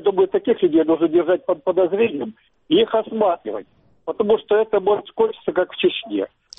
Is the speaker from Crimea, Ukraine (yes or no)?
yes; Crimea, Ukraine; Я с Крыма.